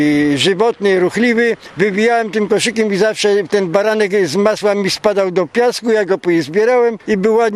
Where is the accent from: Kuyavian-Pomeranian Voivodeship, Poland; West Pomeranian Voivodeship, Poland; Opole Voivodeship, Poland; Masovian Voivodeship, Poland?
Opole Voivodeship, Poland; Chruścice; ja jestem z Chruścic, wsi, która słynęła z tego, że wyplatano kosze